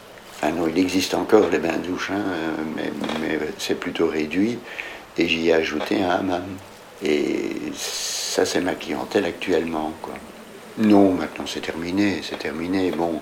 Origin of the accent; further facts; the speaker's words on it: Brussels, Belgium; born there; now in Mechelen, Belgium; Je suis né à Bruxelles et j'habite actuellement à Malines.